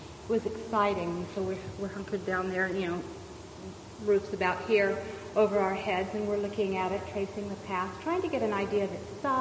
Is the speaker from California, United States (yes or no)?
yes; California, United States; And, you know, I'm from California. Bats have rabies.